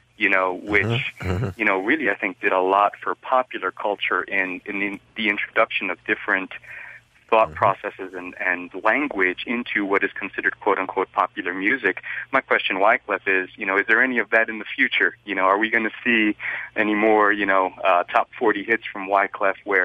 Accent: New York, United States; now in Nashville, United States; New York. Lower East Side, Washington Heights.

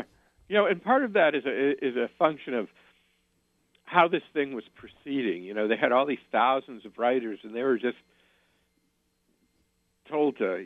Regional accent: New England, United States; When I was a kid in the 1950s, we used to travel all over America. I come from New England, you know

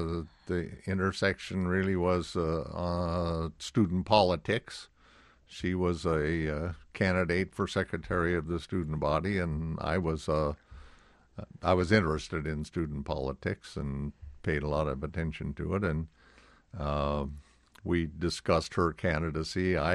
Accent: Bremerton, Washington, United States; now in Seattle, United States; I went back to my hometown of Bremerton, practiced law there for a year or two.

